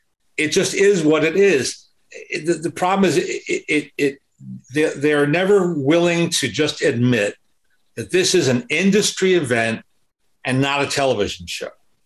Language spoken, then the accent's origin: English; New Jersey, United States; You know, I grew up in New Jersey and so Oscar night was a school night